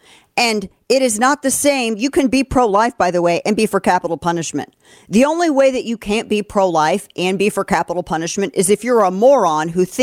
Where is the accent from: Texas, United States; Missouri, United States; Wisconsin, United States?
Missouri, United States; St. Louis; I'm from St. Louis. I'm very familiar with this case.